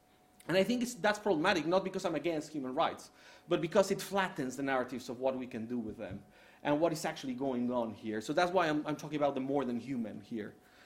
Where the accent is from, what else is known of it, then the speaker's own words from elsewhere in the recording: State of Mexico, Mexico; I grew up in Estado de México and Mundo E.